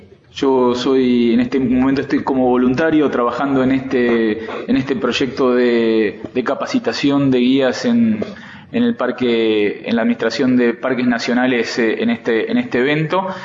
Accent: Buenos Aires, Argentina; yo vengo de Buenos Aires

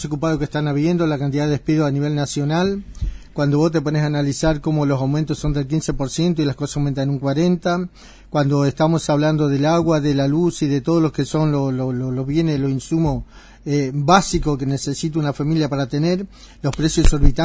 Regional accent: Argentina; como argentino, como ciudadano, como padre de familia

